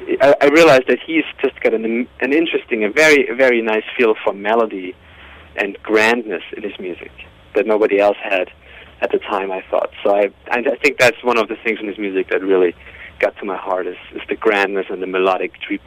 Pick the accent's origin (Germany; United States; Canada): Germany; English is a second language; I'm obviously from Germany. In Germany, kids grow up with a lot of classical music because that's what your parents listen to most of the time.